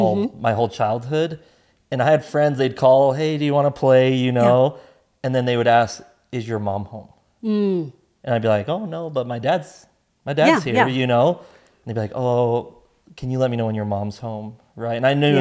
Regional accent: Utah, United States; And I grew up here in Utah, right?

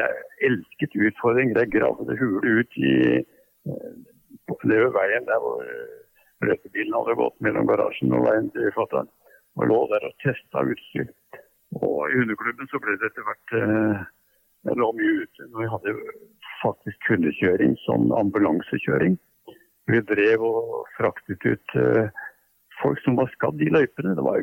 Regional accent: Bærum, Akershus, Norway; I Bærum, der jeg vokste opp, var det faktisk en aktiv hundeklubb.

